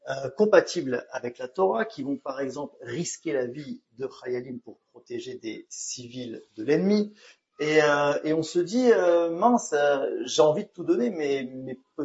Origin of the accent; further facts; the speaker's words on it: France; accent: French; il y a beaucoup de soldats qui se moquent de moi parce que j'ai un accent français.